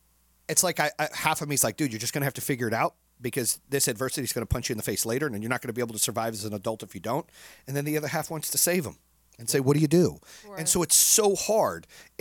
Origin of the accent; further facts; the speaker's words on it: Arizona, United States; I grew up in Arizona where a lot of my friends were Hispanic.